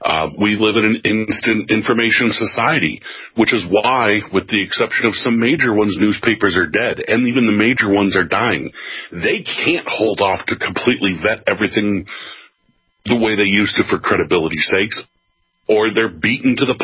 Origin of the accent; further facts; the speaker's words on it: New York, United States; I'm a New Yorker, remember, folks